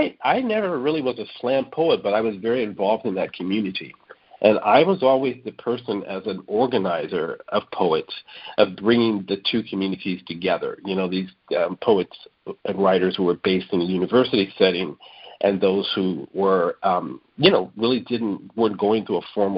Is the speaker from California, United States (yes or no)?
yes; San Francisco, California, United States; Yeah, I grew up in San Francisco.